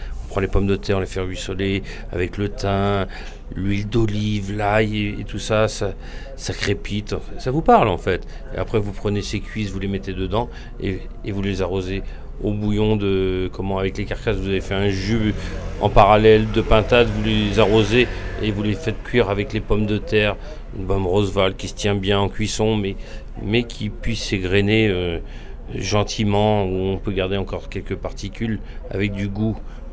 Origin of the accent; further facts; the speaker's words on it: Nantes, Pays de la Loire, France; born there; Breton, je suis né à Nantes, je suis aussi d'un côté originaire vendéen, donc.